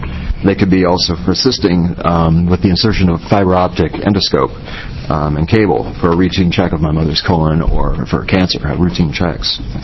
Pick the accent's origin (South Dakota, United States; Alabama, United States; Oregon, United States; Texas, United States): Oregon, United States; Coos Bay; Members of Oregon's Health Policy Committee, I am from Coos Bay, Oregon.